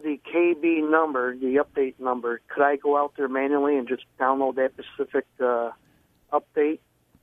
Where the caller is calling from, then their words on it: Hamlin, New York, United States; Hamlin, New York.